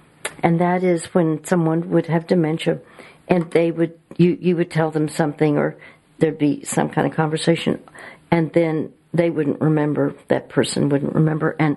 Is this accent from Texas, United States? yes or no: yes; Dallas, Texas, United States; I'm from Dallas, Texas.